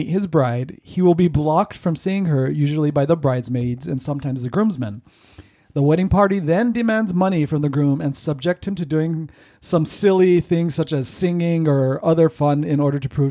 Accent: New Mexico, United States; Lastly, I wanted to talk about a few traditions I knew growing up in New Mexico.

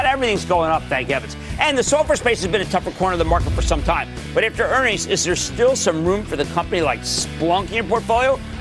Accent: New Jersey, United States; We are going to go to Davis in my home state of New Jersey.

